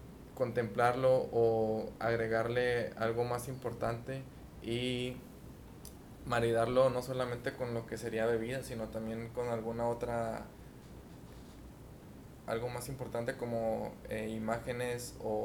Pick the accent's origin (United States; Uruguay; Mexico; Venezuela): Mexico; pero ahora siendo mexicano lo contemplamos como bebidas más que nada típicas